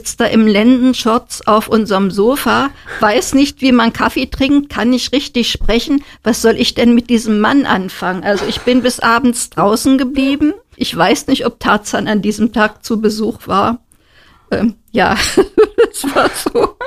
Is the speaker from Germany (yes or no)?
yes; Aschersleben, Saxony-Anhalt, Germany; Ich bin hier in Aschersleben geboren, bin hier aufgewachsen, war noch nie weg und kenne Aschersleben von klein auf. Kenne jede Ecke, kann ich schon sagen. Also ich wohne hier mit meiner Familie.